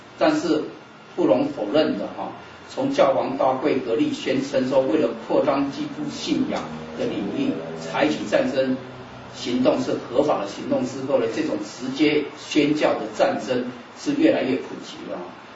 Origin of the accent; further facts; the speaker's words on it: Taiwan; 回我们自己台湾生长的地方哦。我们从台湾来，应该要回台湾。